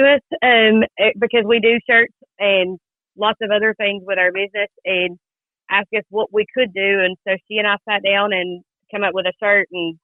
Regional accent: Hueytown, Alabama, United States; now in Morgan County, United States; Yes, I've been here, it'll be 21 years in September, so I've been here as long as I was in Hueytown, so this has become home.

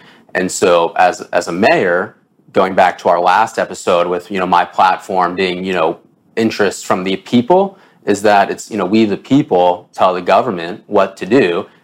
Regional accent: Baltimore, Maryland, United States; So I grew up in Baltimore, for those of you that don't know.

